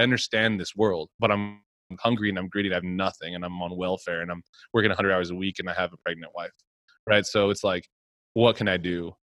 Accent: Texas, United States; And I'm from Texas. I have a bunch of friends there.

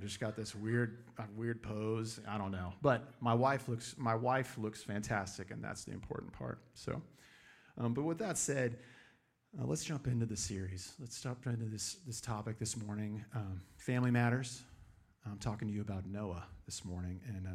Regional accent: Texas, United States; I grew up in West Texas. I grew up playing football.

